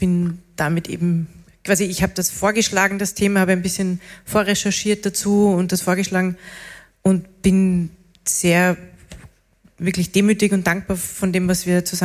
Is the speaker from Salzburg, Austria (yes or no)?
yes; Salzburg, Austria; ich bin Salzburgerin